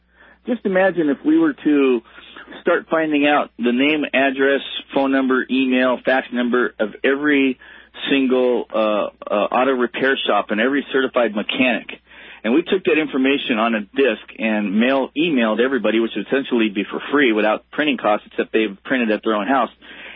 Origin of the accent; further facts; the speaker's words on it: El Paso, Texas, United States; Well, actually, I was born in El Paso, Texas, so I'm a Texan.